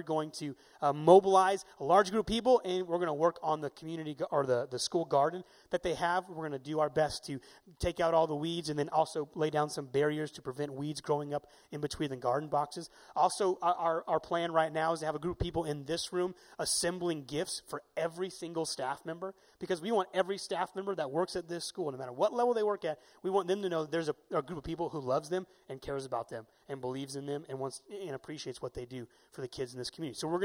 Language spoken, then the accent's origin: English; Dallas, Texas, United States; also born or lived in Colorado / Oregon; I've never lived in Alabama. I grew up in Dallas, Texas, and then I moved to Colorado, then I moved to Oregon, and now I'm here.